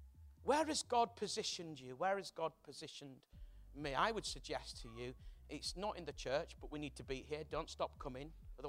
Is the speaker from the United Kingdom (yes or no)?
yes; Bradford, Yorkshire and the Humber, United Kingdom; So I'm from Bradford, as I mentioned, and a lot of houses in Bradford, certainly in the part that I grew up, were what were called back-to-back houses.